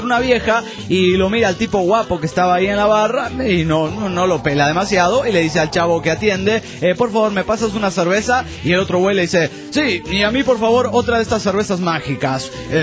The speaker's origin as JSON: {"language": "Spanish", "town": "Cancún", "region": "Quintana Roo", "country": "Mexico", "said": "de Cancún, Quintana Roo, México."}